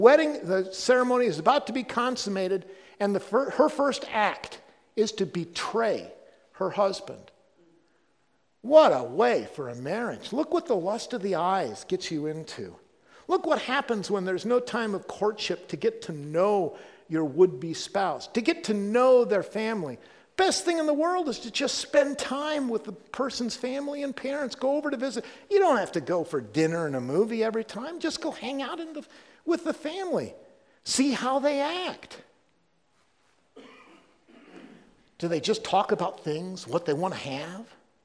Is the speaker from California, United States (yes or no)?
no; Rittman, Ohio, United States; growing up in Rittman in the 60s and 70s, you know, being around a lot of old order Mennonites and Amish